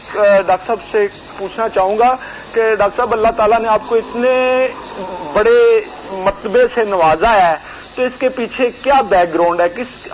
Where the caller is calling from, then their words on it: Punjab, Pakistan; میں جوڑا جوال پر, یہ ہمارا گاؤں ہے گجرات کے ساتھ ہی وہاں سے.